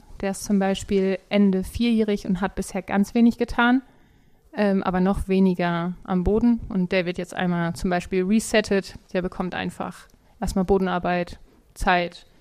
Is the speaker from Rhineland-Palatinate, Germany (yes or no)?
no; Herne, North Rhine-Westphalia, Germany; Ich komme ganz bodenständig aus Herne, vom Bauernhof.